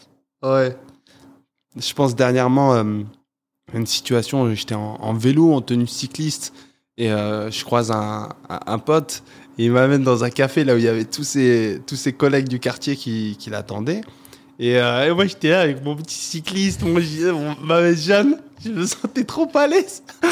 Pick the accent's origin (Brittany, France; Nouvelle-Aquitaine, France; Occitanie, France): Occitanie, France; Toulouse; je viens du quartier Croix de Pierre, à Toulouse. C'est un quartier qui était peuplé et qui est certainement aujourd'hui encore peuplé essentiellement par des personnes âgées.